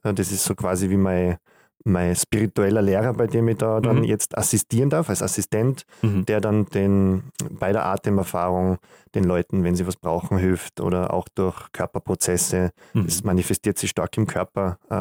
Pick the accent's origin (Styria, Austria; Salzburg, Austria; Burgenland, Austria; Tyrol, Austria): Tyrol, Austria; Kitzbühel; also born or lived in Vienna; Ich bin in Wien geboren und an sich in Kitzbühel, Tirol, groß geworden.